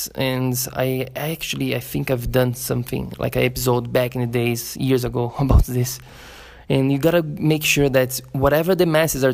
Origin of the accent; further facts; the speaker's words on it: Florianópolis, Santa Catarina, Brazil; English is a second language; we travel from my hometown, Florianópolis, in Brazil. We are in Brazil right now, to the big city of São Paulo.